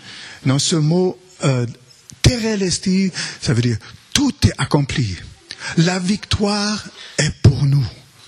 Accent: Villefranche-sur-Saône, Auvergne-Rhône-Alpes, France; donc nous venons de la capitale du Beaujolais. Donc, de Villefranche-sur-Saône.

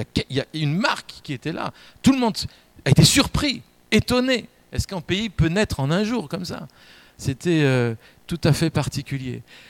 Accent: Grand Est, France; on a dit, en tant qu'alsacien, on a un double héritage.

